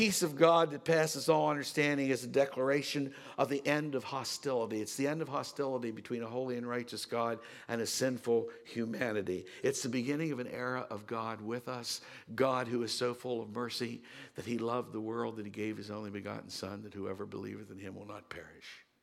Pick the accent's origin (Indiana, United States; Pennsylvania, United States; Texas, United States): Pennsylvania, United States; Waynesboro; Not so far from my hometown of Waynesboro is a little tiny community, which the locals call Wayne Castle.